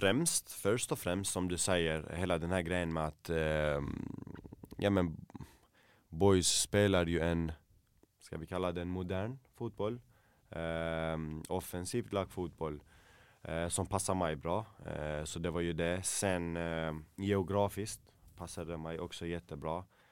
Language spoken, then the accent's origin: Swedish; Malmö, Skåne, Sweden; now in Landskrona, Sweden; Nej, men jag är ju född och uppväxt i Malmö, så man känner en del människor som man kallar för vänner.